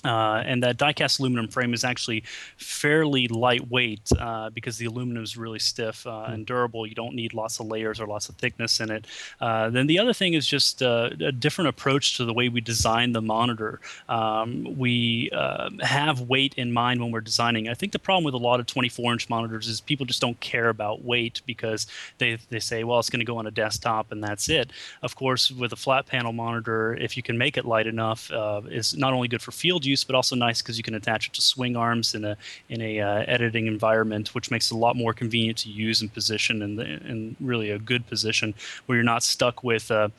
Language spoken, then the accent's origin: English; Flanders, Belgium; Yeah, I'm Belgian, and we're from the Flemish speaking part.